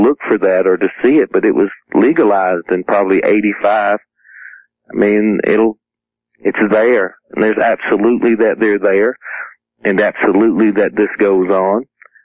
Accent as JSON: {"language": "English", "region": "South Carolina", "country": "United States", "tie": "born or raised there", "said": "Raised in South Carolina. I'm 47 years old. I was born in 1950. I grew up in South Carolina."}